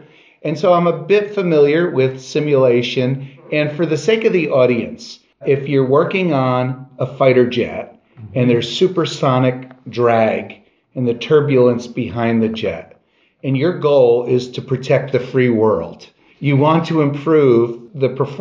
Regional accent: United States; Well, as an American, I want to thank you for that.

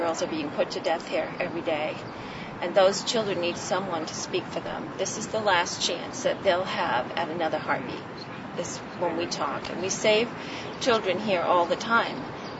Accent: Winter Park, Florida, United States; Winter Park.

